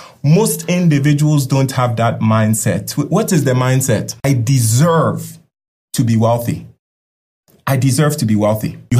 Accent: United States; Even though I'm American

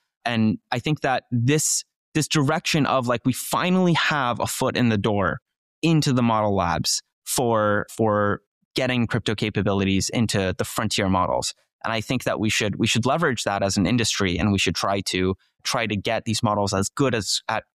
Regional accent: Turkey; I grew up in Turkey. Most of my family is still there.

